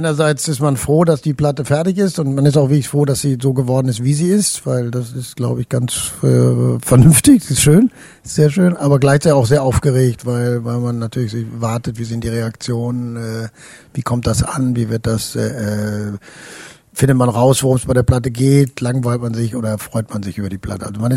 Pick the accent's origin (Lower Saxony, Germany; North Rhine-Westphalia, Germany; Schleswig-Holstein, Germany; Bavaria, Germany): North Rhine-Westphalia, Germany; ich bin natürlich ein Junge des Ruhrgebiets, ich komme aus dem Ruhrgebiet und bin mit in den 60er Jahren mit Menschen aus ganz Europa groß geworden, aus Italien, aus Spanien, Griechenland, Polen, aus der Türkei